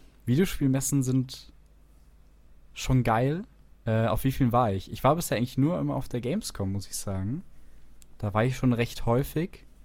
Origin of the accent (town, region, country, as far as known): Austria